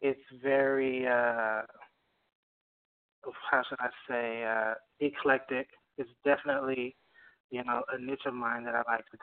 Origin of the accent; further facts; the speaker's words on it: West Coast, United States; I grew up on the West Coast. And on the West Coast, when I was young, I kind of traveled along the whole West Coast with a group.